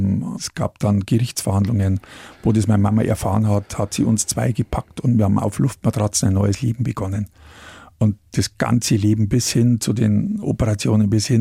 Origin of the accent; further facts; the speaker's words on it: Munich, Bavaria, Germany; die laden mich als Münchner da ein oder was